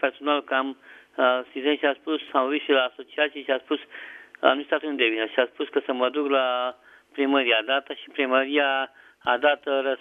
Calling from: Motru, Gorj County, Romania; din Motul Gorj.

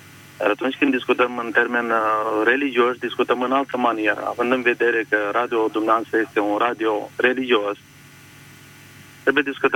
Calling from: Bucharest, Romania; vă sunt din București.

